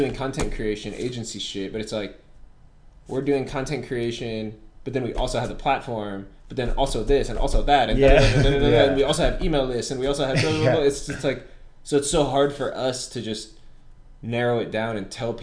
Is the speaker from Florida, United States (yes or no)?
no; California, United States; growing up in Southern California, but like outside of LA, took me 34 years to realize. I spent all my life in LA skating.